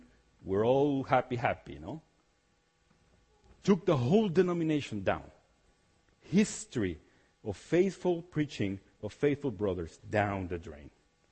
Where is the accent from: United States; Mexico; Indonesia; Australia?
Mexico; now in Canada; I was born and raised a Methodist in Mexico. When we came to Canada